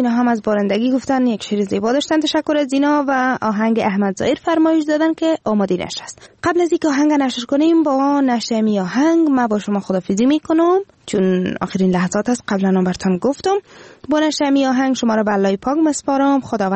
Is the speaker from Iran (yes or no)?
no; Afghanistan; امی که از افغانستان هستیم، ای برای ما مهم است، نه که باز از کدام ولایتش هستیم. خب از تمام ولایتش هستیم.